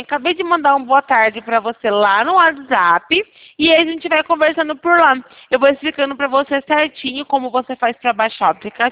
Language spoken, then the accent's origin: Portuguese; Sumaré, São Paulo, Brazil; Eu sou aqui de Sumaré, Campinas, interior de São Paulo.